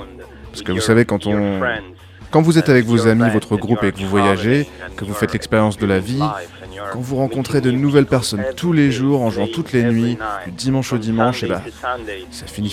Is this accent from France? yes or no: no; Italy; French is a second language; on vient d'Italie où cette sorte de scène est vraiment dure à explorer. On chante même pas en italien.